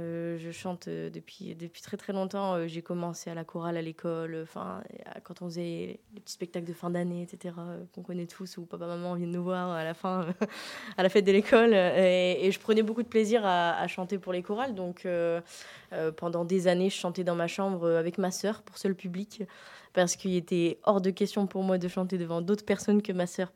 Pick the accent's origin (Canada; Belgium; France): France; Croix, Hauts-de-France; now in Quesnoy-sur-Deûle, France; ça fait 1 an et demi que je suis à Quesnoy-sur-Dole. À la base, moi, je suis croisienne. Je suis née à Croix, j'ai habité à Croix longtemps, Mont-Saint-Barreul, et Quesnoy, c'est tout nouveau.